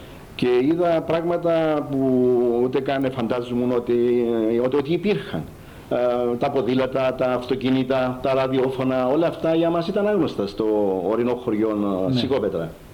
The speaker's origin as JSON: {"language": "Greek", "country": "Cyprus", "tie": "born or raised there", "said": "Τα μόνα εισοδήματα που είχε ο κόσμος τότε, η κάθε οικογένεια, τόσο στο χωριό μου αλλά και στα πιο πολλά γειτονικά χωριά, ήταν όταν κατά περιόδους πήγαιναν να εργαστούν σε κάποια μεταλλεία όπως στον Αμίαντο ή στην Καλαβασόν"}